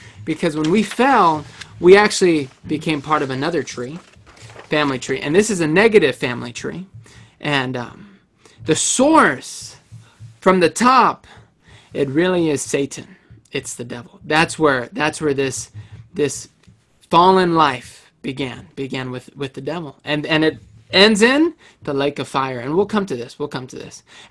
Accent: Cambridge, Massachusetts, United States; Hi, everyone. … I'm from Cambridge, Massachusetts.

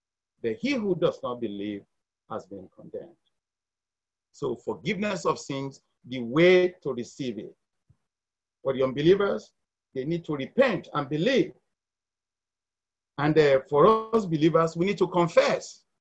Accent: Nigeria; when I was growing up, I grew up as an Anglican because I was raised up in Nigeria and my parents were Anglican.

